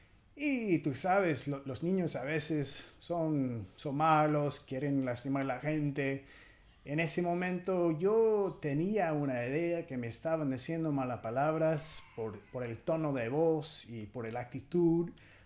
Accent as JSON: {"language": "Spanish", "region": "California", "country": "United States", "tie": "born or raised there", "second_language": "Spanish", "said": "Yo crecí en California, en un pueblito un poco norte de Los Ángeles, que era la mayor parte latina y, digamos, 80-85% de la gente, y la mayor parte eran mexicana."}